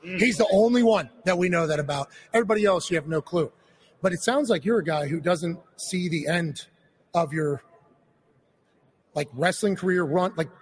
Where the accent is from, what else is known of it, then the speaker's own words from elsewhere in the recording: Pittsburgh, Pennsylvania, United States; People from the South, like I'm from Pittsburgh, so I'll say, like, my mom said this or my dad.